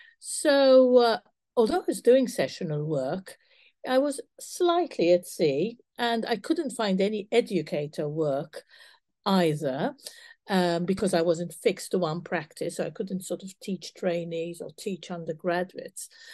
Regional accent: Malta; moved away as an adult; now in United Kingdom; I was actually born and brought up in Malta, and I spent the first 20 years of my life there. But I came to UK to do my clinical learning.

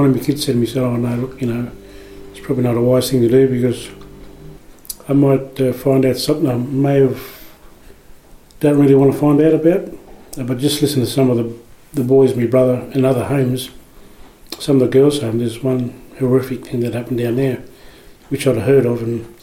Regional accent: New South Wales, Australia; I'm from Canambal and a proud elder of the Wellwood people, North West New South Wales.

